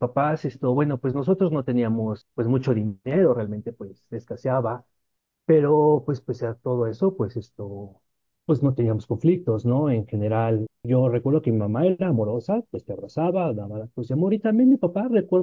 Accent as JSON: {"language": "Spanish", "town": "Chimalhuacán", "region": "State of Mexico", "country": "Mexico", "tie": "born or raised there", "said": "Entonces yo crecí en el municipio de Chimalhuacán y me salí de mi casa a los 25, 26 años, ¿no? Finalmente. Y bueno, pues hasta ahorita tengo 33."}